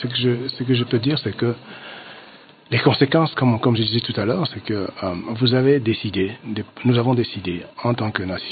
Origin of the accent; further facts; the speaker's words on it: DR Congo; en tant que Congolais, nous devons faire un effort de protéger les forêts